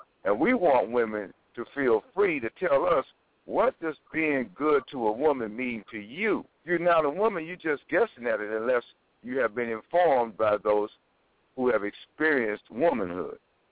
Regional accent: Chicago, Illinois, United States; also born or lived in Los Angeles; now in Fayetteville, United States; Okay, well, I come from Chicago, Illinois. Then I moved to Los Angeles. Now I live in Fayetteville, Georgia.

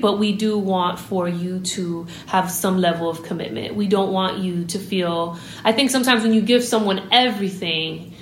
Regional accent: Miami, Florida, United States; now in Atlanta, United States; We're in Atlanta. I'm from Miami. It only goes to like 50 degrees in Miami, like 40 in a really bad year

